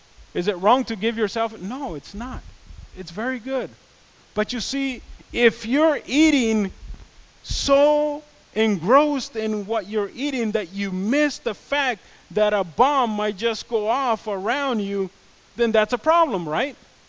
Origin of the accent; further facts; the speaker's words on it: Los Angeles, California, United States; I grew up in South Central LA. And I don't know how many of you have ever been to South Central LA. But it's a scary place.